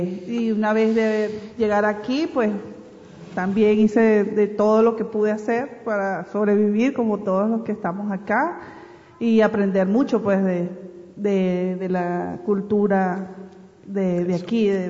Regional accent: Venezuela; moved away as an adult; También soy venezolana de nacimiento y de todo, lo llevo en mi sangre.

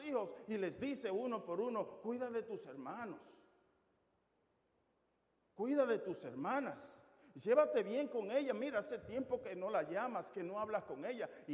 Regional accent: Dominican Republic; Diríamos en mi pueblo, en mi República Dominicana, más claro de ahí no canta un gallo.

